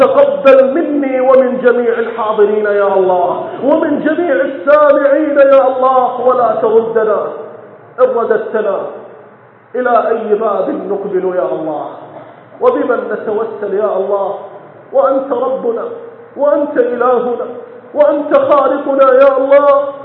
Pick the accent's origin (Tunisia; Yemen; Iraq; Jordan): Iraq; اللهم اجعل بلدنا العراق آمنا مطمئنا